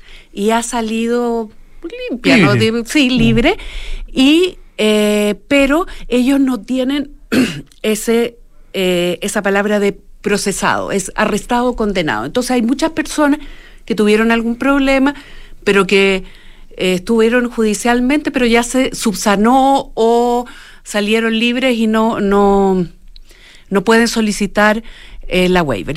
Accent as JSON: {"language": "Spanish", "country": "Chile", "said": "yo siendo chilena"}